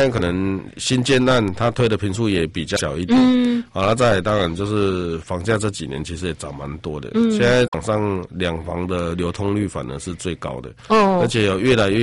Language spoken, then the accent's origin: Chinese; Yunlin County, Taiwan; 那比如说我本身是云林人，我们云林人那边的房子是真的是超级无敌便宜